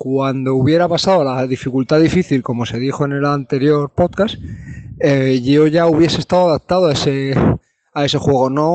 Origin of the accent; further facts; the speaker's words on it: Málaga, Andalusia, Spain; de Málaga y quería unirme a un pequeño debate